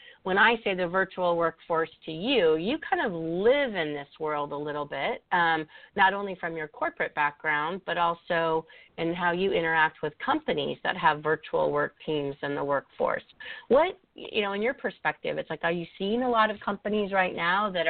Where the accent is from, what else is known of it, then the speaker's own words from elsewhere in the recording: Midwest, United States; And I'm from the Midwest, so I remember tornadoes and things like that.